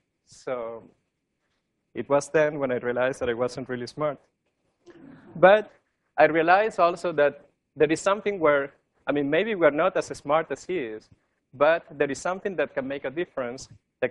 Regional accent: Italy; accent: Italian; English is a second language; moved away as an adult; So I don't know if you can sense my Italian accent, but in any case.

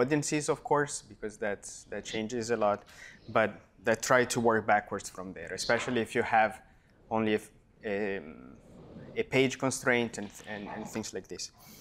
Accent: Italy; I've done my PhD in France. I'm from Italy. I did my PhD in France, then came to Perimeter as a postdoc.

